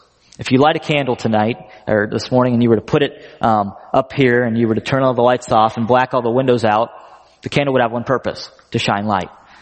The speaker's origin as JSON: {"language": "English", "region": "the South", "country": "United States", "said": "I'm from the South."}